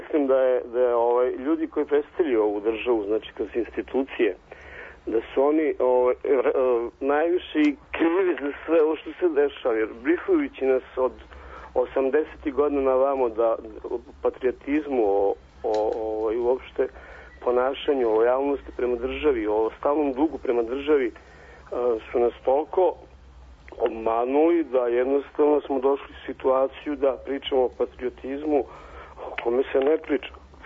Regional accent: Belgrade, Serbia; Pa ja sam tu negde iz Beograda.

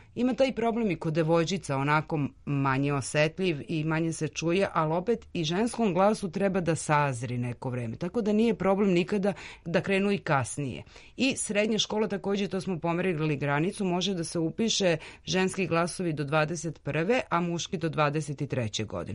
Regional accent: Belgrade, Serbia; born there; ja sam rođena u Beogradu

